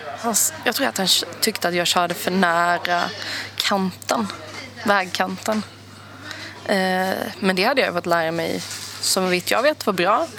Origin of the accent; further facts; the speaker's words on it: Växjö, Kronoberg County, Sweden; Jag kommer ju från Växjö då. Det är ju en stad där man gärna vill ha körkort.